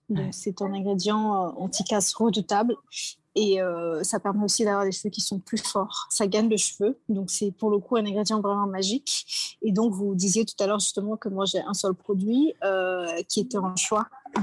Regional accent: Chad; Le chébé est une crème que nous utilisons au Tchad, mon pays d'origine, depuis des millénaires pour avoir des cheveux qui sont longs, forts et beaux.

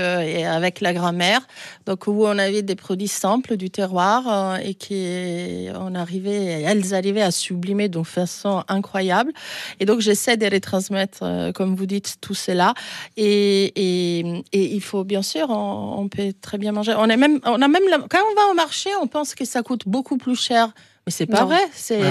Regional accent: Rome, Lazio, Italy; born there; Et puis Rome, c'est ma ville, donc ma ville natale.

